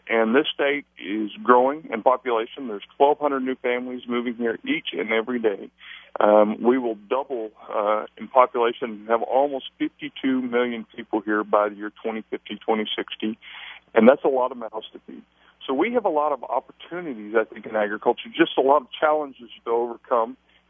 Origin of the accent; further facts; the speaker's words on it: Uvalde, Texas, United States; I'm a farmer from Uvalde, Texas.